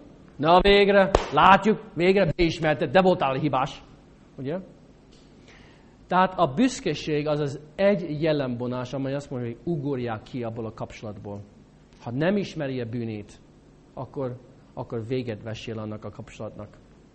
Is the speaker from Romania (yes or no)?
no; St. Louis, Missouri, United States; Hungarian is a second language; now in Hungary; Én felnőttem egy nagy városban, Amerikában, St. Louisban.